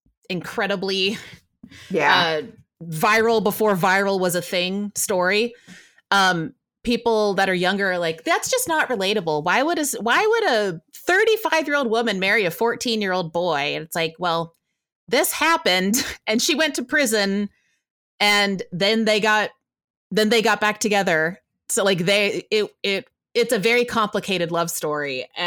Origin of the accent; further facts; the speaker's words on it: Texas, United States; people assume that I am just because I grew up mostly in Texas